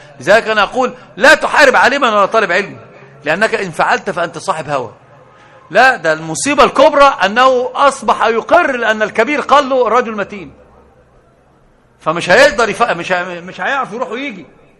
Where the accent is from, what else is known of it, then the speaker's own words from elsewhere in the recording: Egypt; أنا لما أتكلم باللغة العربية لا يعرفون من أين، يحسبونني خليجا خليجيا. كل حتى هناك لما ذهبت في المازيع يحسبونني خليجيا ما يعرفون أنا مصري. فتكلمت ما تكلمت أفصحت عن نفسي بالكلام المصري، اللكنة المصرية خلاص مشهورة